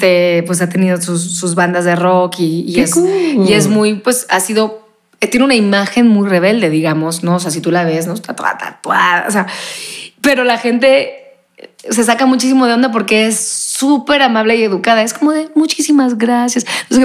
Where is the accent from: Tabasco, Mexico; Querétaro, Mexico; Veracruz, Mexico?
Veracruz, Mexico; yo crecí pues en provincia, en Veracruz, yendo a escuela de monjas, yendo a la playa todos los domingos, jugando tenis todos los sábados y bailando todos los días porque me iba a clases de baile, de danza.